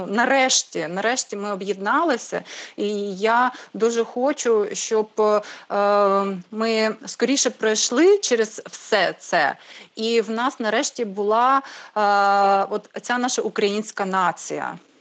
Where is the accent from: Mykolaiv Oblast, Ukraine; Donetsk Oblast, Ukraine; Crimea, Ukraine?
Mykolaiv Oblast, Ukraine; Mykolaiv; Я сама з Миколаєва.